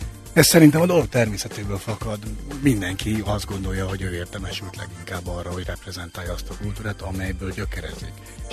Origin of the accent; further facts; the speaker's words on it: Hungary; mert hogy magyarok vagyunk, mit csináljuk ezt a fesztivált. Azt gondoljuk magunkról, hogy nagyon sújt bennünket a történelem